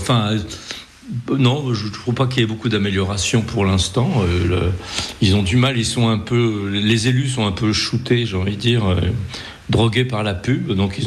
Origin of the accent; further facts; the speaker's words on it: Normandy, France; je suis normand, hein, personnellement, donc j'aurais du mal à vous dire